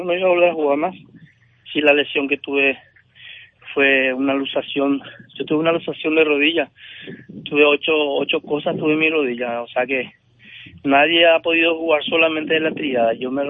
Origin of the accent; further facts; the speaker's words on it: Paraguay; Gracias a mi pueblo, a mi gente, a Paraguay.